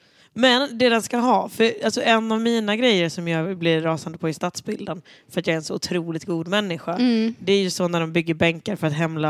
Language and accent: Swedish; Sölvesborg, Blekinge, Sweden; jag är ju från Sölvesborg.